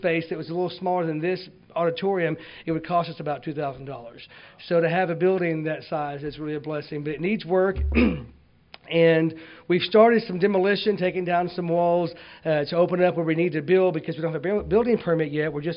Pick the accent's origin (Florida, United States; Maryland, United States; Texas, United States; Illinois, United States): Texas, United States; But I'm a Texan, so I'm glad to be home.